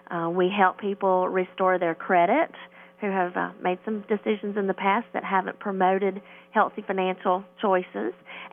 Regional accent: Ware Shoals, South Carolina, United States; I am from Ware Shoals.

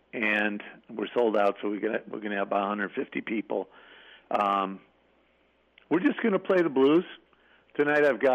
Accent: Chicago, Illinois, United States; now in Charleston, United States; The reason why I'm from Chicago, and I've been down south for 32 years now.

